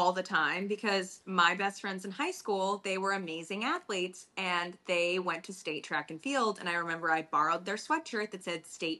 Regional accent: Minnesota, United States; I moved all over the place, but I grew up in Minnesota mostly.

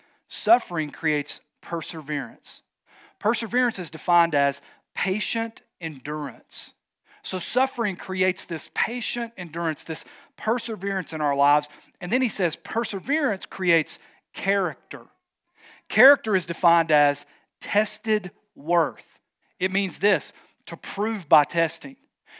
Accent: Knoxville, Tennessee, United States; I'm from Knoxville. That's where I was born and raised.

